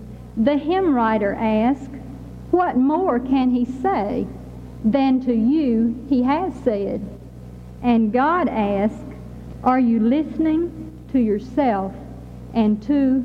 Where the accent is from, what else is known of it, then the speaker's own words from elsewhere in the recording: United States; I am an American